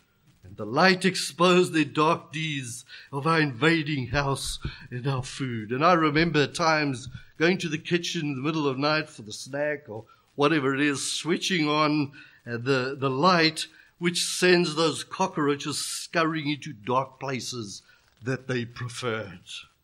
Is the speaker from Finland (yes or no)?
no; KwaZulu-Natal, South Africa; I grew up in Zululand, which is KwaZulu-Natal, on the north coast of South Africa. And it's a hot and very humid climate where I grew up.